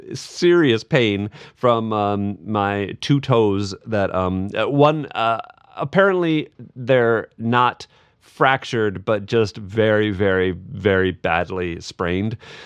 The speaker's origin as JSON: {"language": "English", "town": "Lake Mills", "region": "Wisconsin", "country": "United States", "tie": "born or raised there", "said": "Oh, she lives in Lake Mills, so my hometown."}